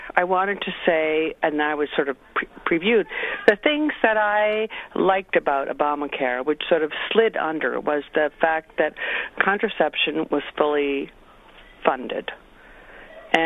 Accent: Canada; I had this moment that I am a dual citizen. I came from Canada, and they don't do direct advertising

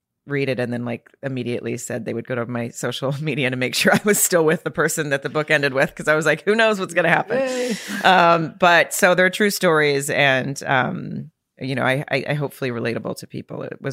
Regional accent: Arkansas, United States; moved away as an adult; my first one's like I grew up in Arkansas, moving to Los Angeles, and it's just sort of like fumbling my way through my 20s and stuff.

